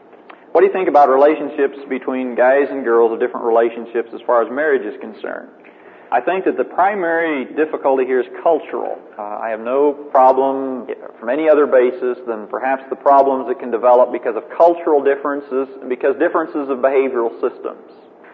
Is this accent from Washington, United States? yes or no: yes; Vancouver, Washington, United States; I was raised in Vancouver, Washington, and went to a high school that was predominantly white.